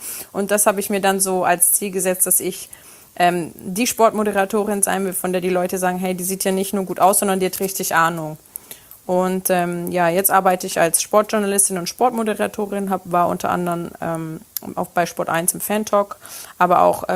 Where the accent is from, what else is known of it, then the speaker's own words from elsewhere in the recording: Germany; Also mein Papa ist aus Rom, meine Mama aus Sardinien. Ich bin aber in Deutschland groß geworden